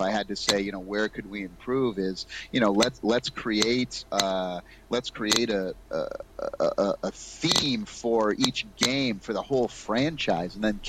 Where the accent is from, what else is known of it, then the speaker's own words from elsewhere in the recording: Massachusetts, United States; moved away as an adult; now in California, United States; I grew up on the East Coast in Massachusetts. And when I turned 21, I left my family crying on the doorstep